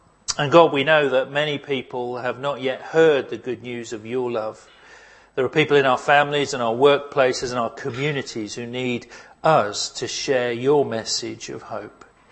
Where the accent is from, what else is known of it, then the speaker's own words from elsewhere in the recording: United Kingdom; Well, we're British, we can't do it.